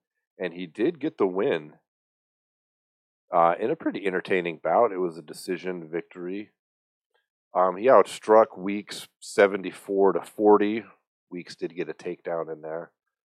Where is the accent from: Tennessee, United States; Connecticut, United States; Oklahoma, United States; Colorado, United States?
Colorado, United States; Colorado Springs; She's from my hometown, Colorado Springs.